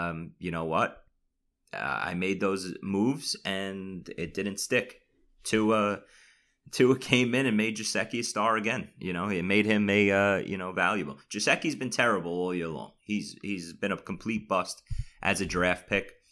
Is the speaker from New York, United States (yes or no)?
yes; Staten Island, New York, United States; accent: New York; so I have to enunciate my words better so I don't sound so New Yorkish or Staten Islandish or whatever.